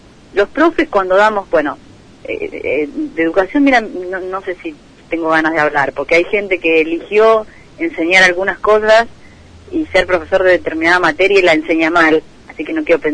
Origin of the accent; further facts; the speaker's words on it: Argentina; lo que tenemos como argentinos es un problema moral.